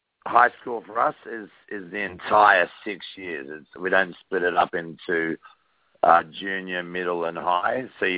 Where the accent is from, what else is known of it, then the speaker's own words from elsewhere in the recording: Sydney, New South Wales, Australia; born there; I was born in Sydney, Australia.